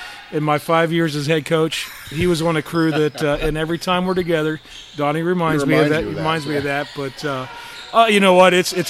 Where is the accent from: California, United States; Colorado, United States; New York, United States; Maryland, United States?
California, United States; Fresno; we all kind of grew up together. Separate towns. Ed was from Bakersville, I was from Fresno, John was from West Lafayette